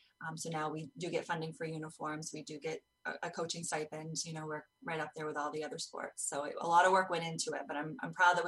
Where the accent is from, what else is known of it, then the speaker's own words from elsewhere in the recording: Belfast, Maine, United States; I'm from Belfast originally. I then moved away towards Winter Harbor, Goldsboro area. I went to Sumner High School